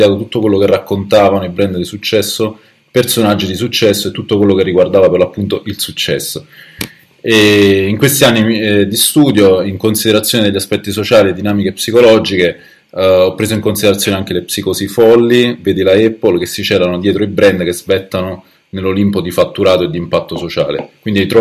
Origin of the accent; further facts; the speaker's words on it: Gaeta, Lazio, Italy; entrambi siamo di Gaeta, è più, diciamo, abbastanza un caso questa cosa, ma forse no, è un piccolo paesino nella provincia di Latina, tra Roma e Napoli.